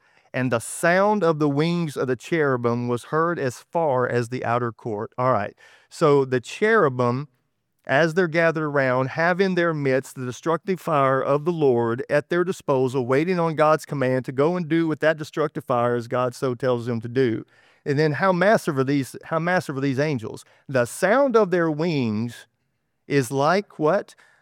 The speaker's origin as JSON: {"language": "English", "region": "Texas", "country": "United States", "accent": "Texas", "said": "This is me sharing with y'all how I have abused the English language a million times, my bad Texas accent notwithstanding."}